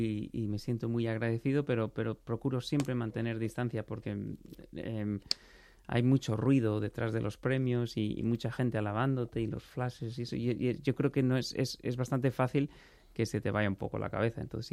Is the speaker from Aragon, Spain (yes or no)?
no; Guadalajara, Castilla-La Mancha, Spain; En Guadalajara. Yo crecí en Guadalajara.